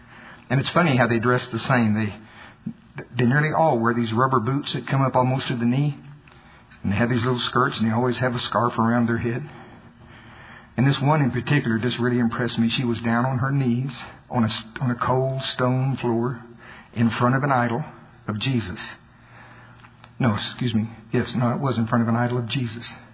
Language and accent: English; Oklahoma, United States; I said, man, I'm from Oklahoma. I ain't never seen nothing like this, you know.